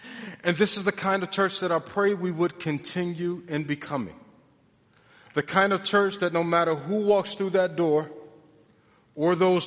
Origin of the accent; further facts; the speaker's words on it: Detroit, Michigan, United States; I ain't forgot that I'm from Detroit.